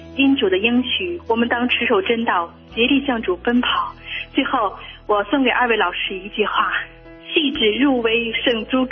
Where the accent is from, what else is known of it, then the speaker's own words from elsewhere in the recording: Heilongjiang, China; 我是黑龙江的